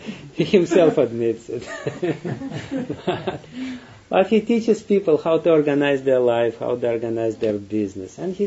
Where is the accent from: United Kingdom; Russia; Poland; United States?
Russia; English is a second language; Like I'm coming from Russian background. And in Russia, the people, they tried for 70 years, for 70 plus years, they tried to arrange the whole system of the state as a religion without God.